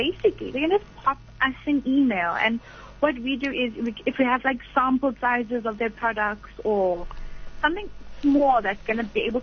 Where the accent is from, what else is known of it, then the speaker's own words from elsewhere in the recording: Durban, KwaZulu-Natal, South Africa; now in Bloemfontein, South Africa; I'm from Durban, but living in Bloemfontein.